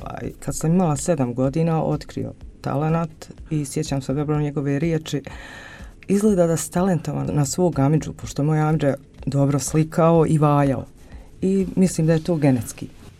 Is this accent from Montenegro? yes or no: no; Koraj, Republika Srpska, Bosnia & Herzegovina; now in Brčko, Bosnia and Herzegovina; mogu vam reći da sam rodom iz sela Koraj. Tamo sam osnovnu školu završila. Srednju školu sam završila u Brčkom, ekonomsku. Nastavljena sam u Brčkom i radim u Brčkom.